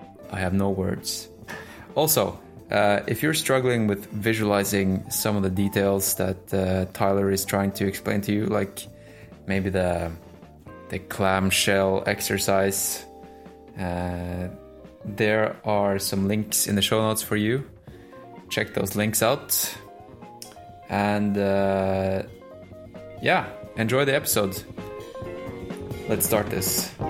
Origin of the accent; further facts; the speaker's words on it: Norway; English is a second language; So if you think it's weird that I'm speaking English, because you know that I'm Norwegian, and I know Norwegians hate listening to Norwegians speak English.